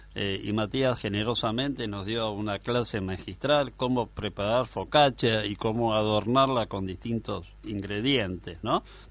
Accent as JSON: {"language": "Spanish", "region": "Buenos Aires", "country": "Argentina", "said": "Yo soy de Buenos Aires, voy para la provincia de Buenos Aires, a un campo, un pueblo"}